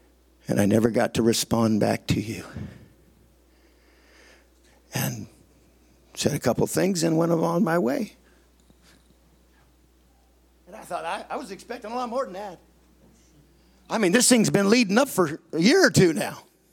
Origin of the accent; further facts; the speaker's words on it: United States; from Washington.